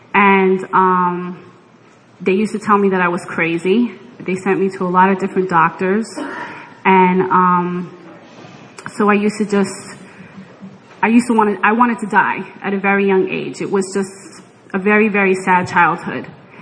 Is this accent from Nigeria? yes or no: no; Bronx, New York, United States; I'm from the Bronx. My mother was 16 and my dad was 24 when they got married.